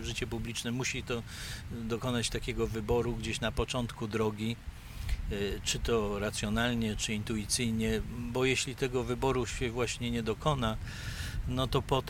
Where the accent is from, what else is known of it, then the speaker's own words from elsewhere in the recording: Poznań, Greater Poland Voivodeship, Poland; also born or lived in Warsaw / Bydgoszcz; urodziłem się tu w Poznaniu się wychowałem, w Poznaniu zdobyłem wykształcenie. Prawie całe swoje życie zawodowe spędziłem w Poznaniu, chociaż troszeczkę w Warszawie i Bydgoszczy.